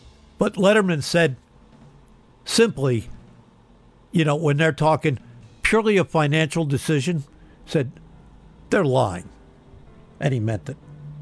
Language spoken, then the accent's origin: English; United States; so I got some divided loyalty, but I'm an American. Don't have dual citizenship yet